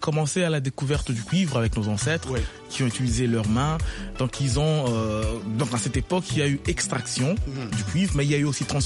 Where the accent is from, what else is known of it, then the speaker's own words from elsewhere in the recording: Lubumbashi, Haut-Katanga, DR Congo; Moi j'ai grandi à la Katouba, tu vois, c'est une commune qui était vraiment